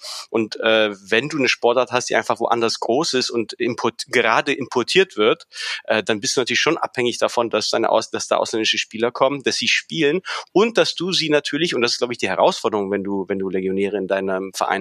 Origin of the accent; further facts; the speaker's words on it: Czechia; ich war Tscheche und ist in die Liga.